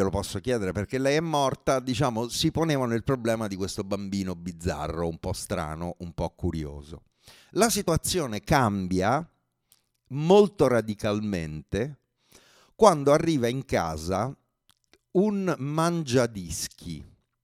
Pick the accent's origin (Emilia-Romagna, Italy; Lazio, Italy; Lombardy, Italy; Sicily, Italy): Lazio, Italy; Rome; born there; Io sono nato a Roma